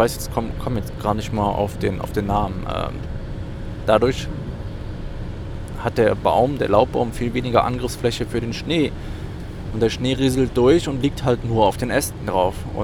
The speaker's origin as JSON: {"language": "German", "region": "Eifel", "country": "Germany", "said": "Normalerweise, bei uns in der Eifel wächst zum Beispiel eigentlich keine Douglasie oder sonst irgendein Nadelbaum"}